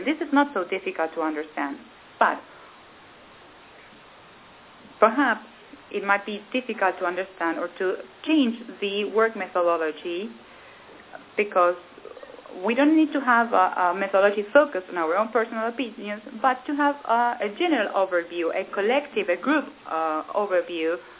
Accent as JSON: {"language": "English", "country": "Brazil", "said": "I come from Brazil"}